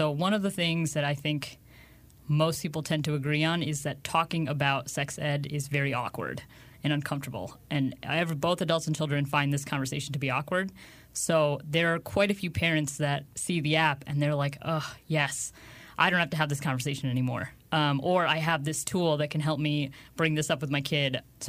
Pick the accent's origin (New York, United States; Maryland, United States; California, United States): New York, United States; Poughkeepsie; I grew up just outside of New York City, Poughkeepsie, New York, very suburban.